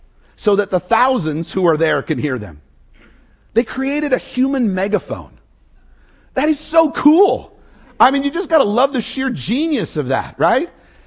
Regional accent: Los Angeles, California, United States; You know, it's LA. I stopped telling people I was from Los Angeles. I just said, I'm from elsewhere, you know.

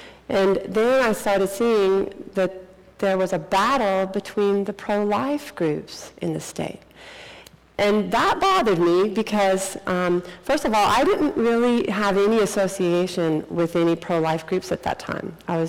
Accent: Texas, United States; I'm a DO from Texas

